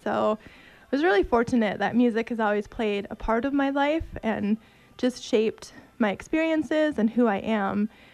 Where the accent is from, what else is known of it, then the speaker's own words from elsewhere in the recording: Michigan, United States; also born or lived in Washington / Hawaii / Fairbanks; now in Kodiak, United States; I grew up in Michigan, but moved around a lot. Did high school in Washington, undergrad in Hawaii, and then spent time up in Fairbanks before coming down to Kodiak.